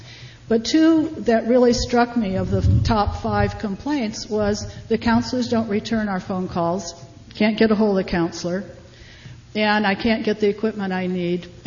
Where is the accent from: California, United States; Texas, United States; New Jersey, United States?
California, United States; El Cerrito; I'm from the East Bay, El Cerrito.